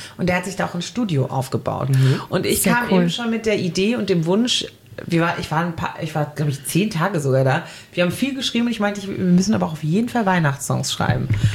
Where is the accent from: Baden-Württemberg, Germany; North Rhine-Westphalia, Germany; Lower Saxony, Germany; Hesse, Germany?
Baden-Württemberg, Germany; Und ich komme ja aus dem Schwarzwald